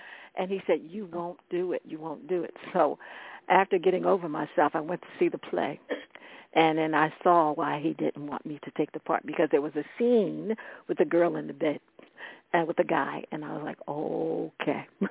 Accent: Morristown, New Jersey, United States; I grew up in Morristown, and so when people saw me, they knew that I wasn't from Essex County

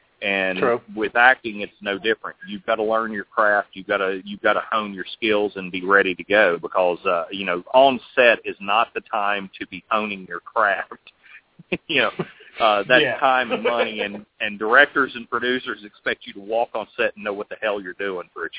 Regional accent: the South, United States; accent: southern; I think we ultimately settled on hillbillies because it was the only way we could work around my southern accent.

